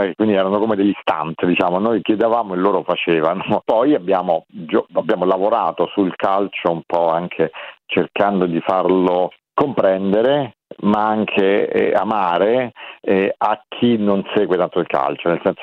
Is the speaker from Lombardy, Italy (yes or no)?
no; Rome, Lazio, Italy; born there; nostra madre si è spostata a Roma, quindi noi siamo nati a Roma, ma Palmi l'abbiamo frequentata e la frequentiamo ancora tantissimo.